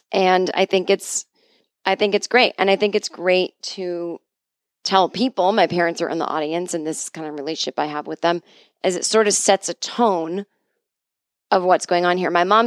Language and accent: English; New England, United States; I grew up in New England. I've seen plenty of Vermont.